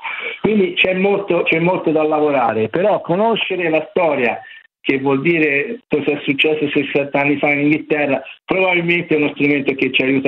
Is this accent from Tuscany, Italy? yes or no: yes; Livorno, Tuscany, Italy; io sono livornese